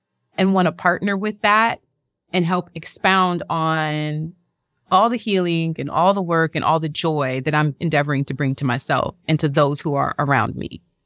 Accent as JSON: {"language": "English", "town": "Lake Charles", "region": "Louisiana", "country": "United States", "said": "I'm from Lake Charles, Louisiana."}